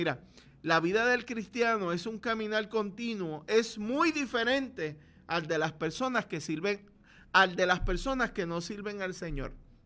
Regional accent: Lares, Puerto Rico; Acá los que somos de Lares sabemos de lo que estamos hablando.

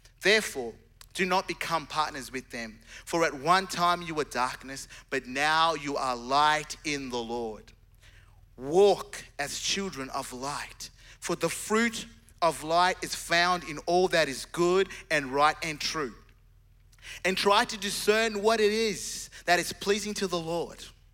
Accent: Zimbabwe; And I'm from Zimbabwe and I've got this mate thing happening.

